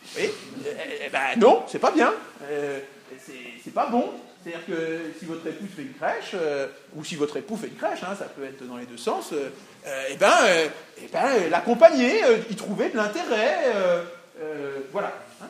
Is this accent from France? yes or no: yes; France; plus loin de chez moi en France en tout cas